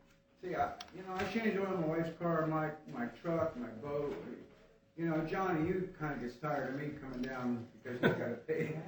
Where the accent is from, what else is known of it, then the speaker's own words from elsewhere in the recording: Middletown, New Jersey, United States; Yeah, in Monmouth County, because I'm actually from Middletown originally